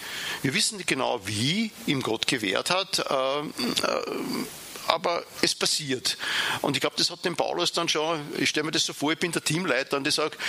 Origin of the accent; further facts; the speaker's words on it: Linz, Upper Austria, Austria; now in Vienna, Austria; komme gebürtig aus Linz, wo ich 14 Jahre auch als Pastor tätig war und bin beruflich dann später nach Wien und in Wien geblieben.